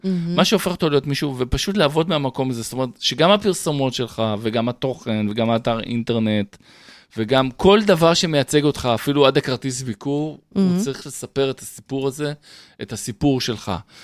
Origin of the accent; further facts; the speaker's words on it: Holon, Tel Aviv District, Israel; אני גדלתי מטר מבית קולנוע.